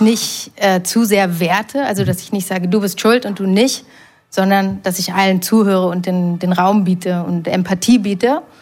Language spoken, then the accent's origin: German; Berlin, Germany; Ich bin Berlinerin und habe hier noch ein Zimmer sozusagen in einer Familien-WG und lebe aber seit der Schwangerschaft mit meinem Freund und dem Kleinen am Naturschutzgebiet in Nordrhein-Westfalen.